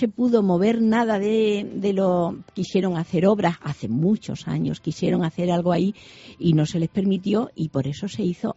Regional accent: Cáceres, Extremadura, Spain; mi vida la he vivido siempre en Cáceres.

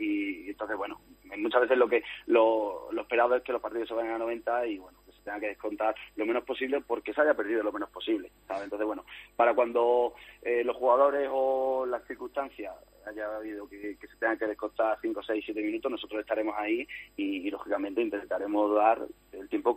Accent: Don Benito, Extremadura, Spain; yo soy de Don Benito

